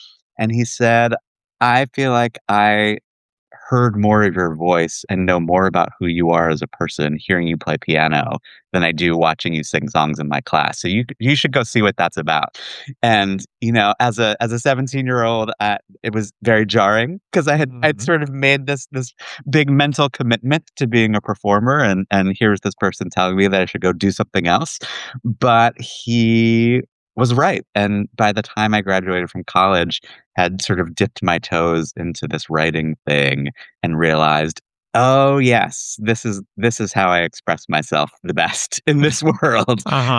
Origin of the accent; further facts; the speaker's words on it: Baltimore, Maryland, United States; Yeah, I grew up in Baltimore, Maryland, where my parents and my sister still live, so I get down there very often.